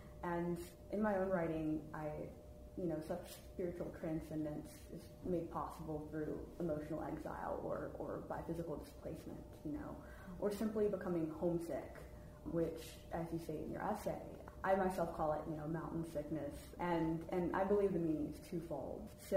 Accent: Virginia, United States; I myself grew up in Southwest Virginia and identify as an Appalachian writer whose work is heavily informed by the region.

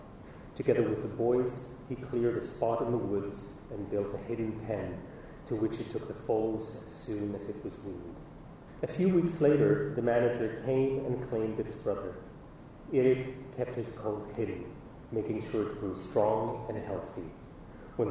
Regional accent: Sweden; also born or lived in Argentina; I grew up in Sweden, but I was born in Argentina.

